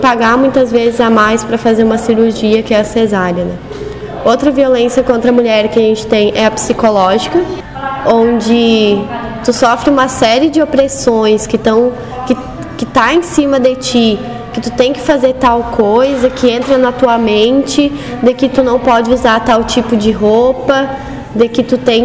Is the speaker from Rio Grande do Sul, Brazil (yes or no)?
yes; Vale do Sol, Rio Grande do Sul, Brazil; now in Santa Cruz do Sul, Brazil; sou natural do município de Vale do Sol, Santa Cruz do Sul. Estou residindo em Santa Cruz hoje.